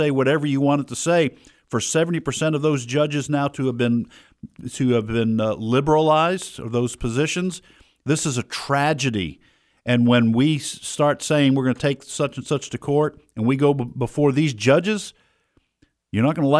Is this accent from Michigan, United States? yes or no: no; New Hampshire, United States; I grew up in New Hampshire.